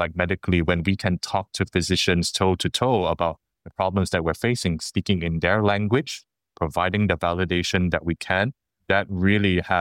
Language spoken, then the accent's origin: English; Malaysia; now in Singapore; So originally, I'm actually from Malaysia and I'm here working in Singapore.